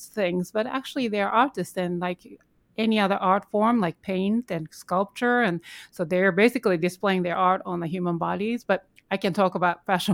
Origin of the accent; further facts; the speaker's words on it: New York City, New York, United States; I think obviously you're both pianists and we're both from New York City.